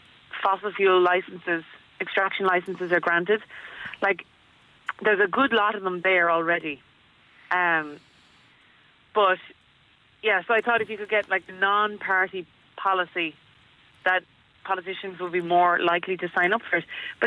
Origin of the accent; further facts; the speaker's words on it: Achill, Connacht, Ireland; So I'm from Achill, as you were saying, and I grew up here.